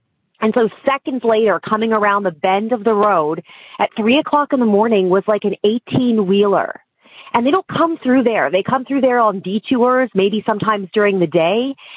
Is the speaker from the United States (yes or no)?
no; Ontario, Canada; born or raised there